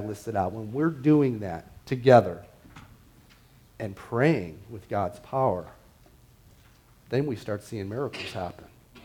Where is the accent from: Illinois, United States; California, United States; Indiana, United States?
Illinois, United States; Chicago; Now, for instance, in my hometown of Chicago, all my family is from Chicago.